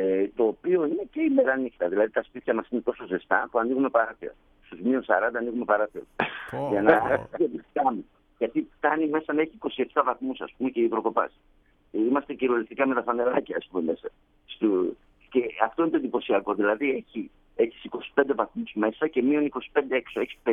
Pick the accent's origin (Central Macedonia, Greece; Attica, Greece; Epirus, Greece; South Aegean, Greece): Central Macedonia, Greece; Serres; now in Winnipeg, Canada; Δηλαδή, το μείον 15 εδώ είναι σαν το 0 στην πατρίδα μου στα Σέρας.